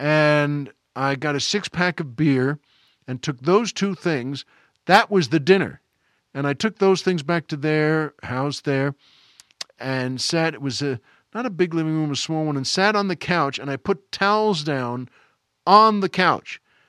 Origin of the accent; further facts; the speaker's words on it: New York, United States; living also out at my parents' house where I grew up on Long Island.